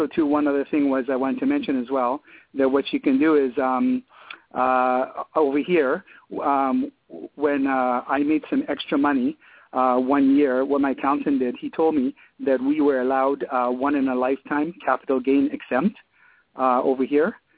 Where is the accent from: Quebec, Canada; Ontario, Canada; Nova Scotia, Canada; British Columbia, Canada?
Ontario, Canada; Toronto; I'm from Toronto, Canada